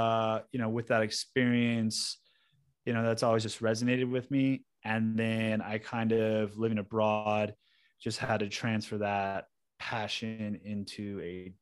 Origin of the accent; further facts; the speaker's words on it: Denver, Colorado, United States; we're from Denver, Colorado, right? So, that's prime real estate right now.